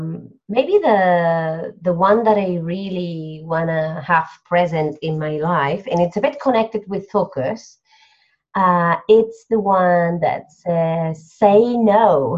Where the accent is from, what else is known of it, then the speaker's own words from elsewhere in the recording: Barcelona, Catalonia, Spain; from Barcelona.